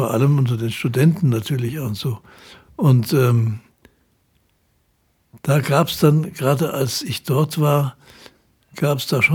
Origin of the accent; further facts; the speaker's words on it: Germany; Ich habe gedacht, das kann ich schlecht machen als Deutscher da plötzlich.